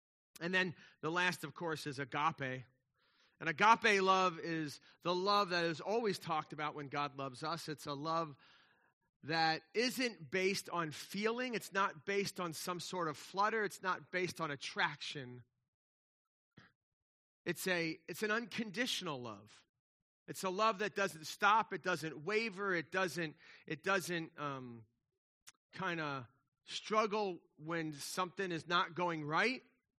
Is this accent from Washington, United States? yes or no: no; New Jersey, United States; I grew up in Jersey, just outside of Philadelphia, the city of brotherly love, right?